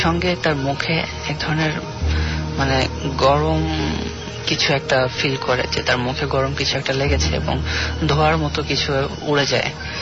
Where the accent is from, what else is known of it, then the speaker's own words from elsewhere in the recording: Boymari, Rajshahi Division, Bangladesh; আমার home district পাবনার চাটমোহর উপজেলার বয়মারি গ্রামের ঘটনা। আমাদের গ্রামটা একদম চলন বিলের সাথে